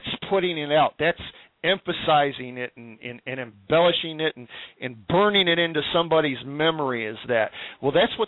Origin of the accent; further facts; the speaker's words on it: United States; I'm all American. I mean, I love my country.